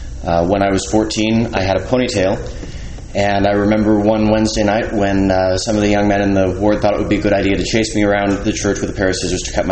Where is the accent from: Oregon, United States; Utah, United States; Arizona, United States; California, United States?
Utah, United States; Salt Lake City; I was born in the Covenant and raised in Salt Lake City.